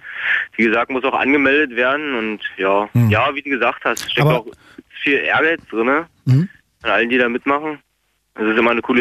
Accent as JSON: {"language": "German", "town": "Cottbus", "region": "Brandenburg", "country": "Germany", "said": "in meiner Region, wo ich herkomme, um Cottbus"}